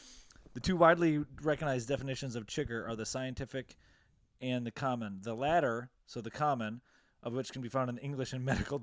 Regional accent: Bay City, Michigan, United States; And its headquarters is in Midland, Michigan, which is like 30 minutes from my hometown, Bay City, Michigan.

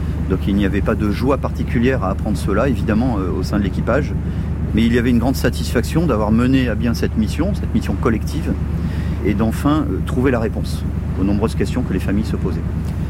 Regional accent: Toulon, Provence-Alpes-Côte d'Azur, France; je suis moi-même petit-fils et fils de marin de la Marine nationale ici, à Toulon. Je suis originaire des environs de Toulon

